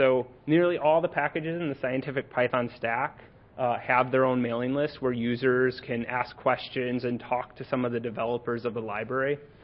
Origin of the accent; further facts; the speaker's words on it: Midwest, United States; Fortunately, I'm from the Midwest, so those are the only ones I know about.